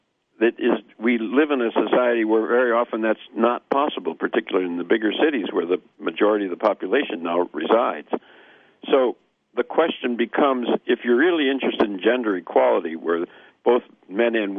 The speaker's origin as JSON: {"language": "English", "region": "Wisconsin", "country": "United States", "said": "and I'm from Wisconsin, and some of the smaller cities in Wisconsin"}